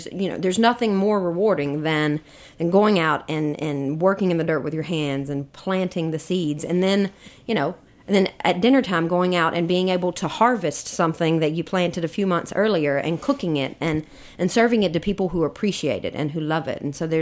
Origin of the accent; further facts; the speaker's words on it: North Carolina, United States; So essentially, I'm from Eastern North Carolina. I grew up in a rural county. It was a farming community.